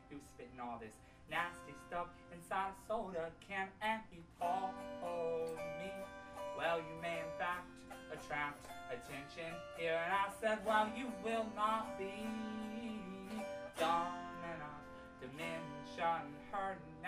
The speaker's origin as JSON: {"language": "English", "town": "Olympia", "region": "Washington", "country": "United States", "said": "I'm from Olympia, Washington, most recently."}